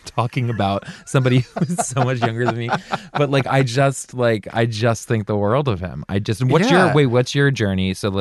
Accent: Maryland, United States; now in Los Angeles, United States; and also where I grew up in Maryland.

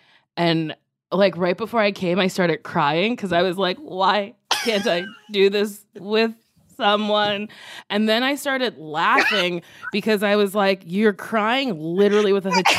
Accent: New Jersey, United States; Originally I'm from New Jersey.

